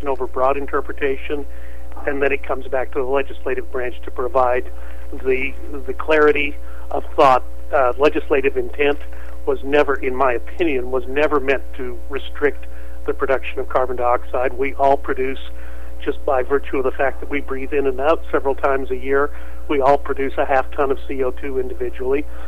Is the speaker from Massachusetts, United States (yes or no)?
no; Texas, United States; look, I'm from Texas. We've had it better here in Texas than many other parts of the country.